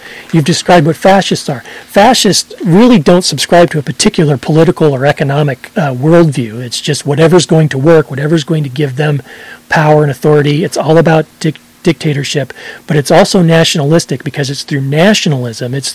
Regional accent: Iowa, United States; I've never been more discouraged and felt so bad about my home state, which everyone I'm sure knows I love so much, to know that so many Iowans, it was heartbreaking.

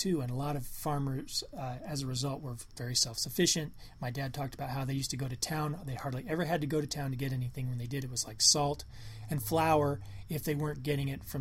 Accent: Iowa, United States; I grew up in Marion County, Iowa, and the county fair, there used to be a two-week thing

